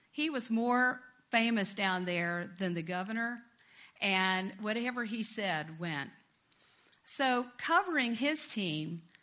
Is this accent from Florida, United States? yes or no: yes; Jacksonville, Florida, United States; once I was an intern in Jacksonville, Florida, my hometown